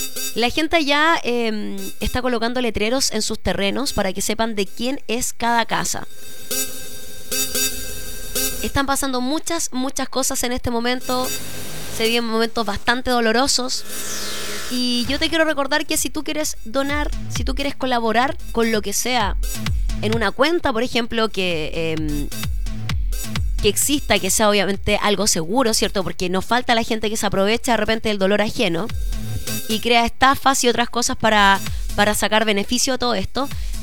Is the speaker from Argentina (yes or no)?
no; Chile; Que somos creativos los chilenos.